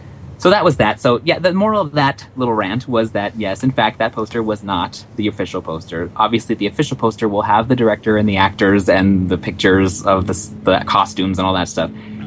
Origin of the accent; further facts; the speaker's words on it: South Africa; I remember it as a kid. I grew up with it in South Africa.